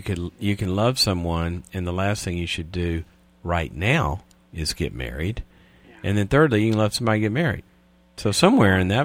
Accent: Louisiana, United States; From Monroe, Louisiana, not far from my hometown.

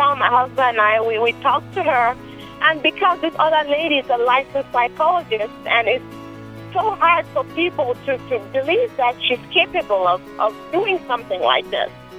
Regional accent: Cameroon; I'm originally from Africa, West Africa, Cameroon.

